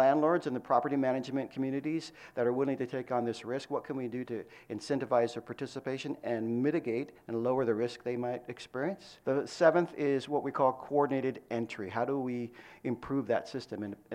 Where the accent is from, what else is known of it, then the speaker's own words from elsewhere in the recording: California, United States; now in Oregon, United States; I've lived here now a whole 4 months and started with Lane County on July 1st. And I'm from Southern California.